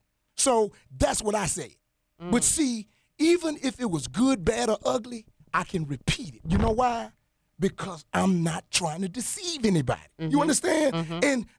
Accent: Louisiana, United States; Because I'm from Central Louisiana, and I'm not finna allow any more people that I know and love, because we love this community.

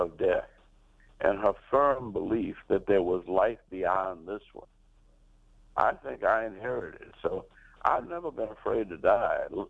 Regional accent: New Orleans, Louisiana, United States; You know, growing up in New Orleans, my grandmother was blind, and she lost her sight at 80.

